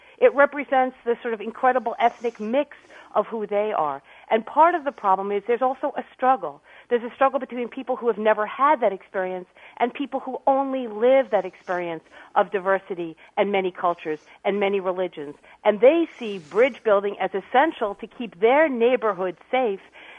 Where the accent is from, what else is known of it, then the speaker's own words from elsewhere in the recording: East Coast, United States; at least I'm from the East Coast.